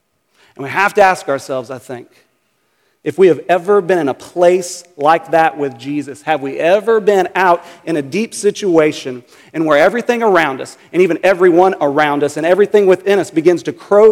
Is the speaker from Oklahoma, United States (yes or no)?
yes; Oklahoma, United States; I grew up in Oklahoma, so I've been there. I was there this summer at my parents' house this past July.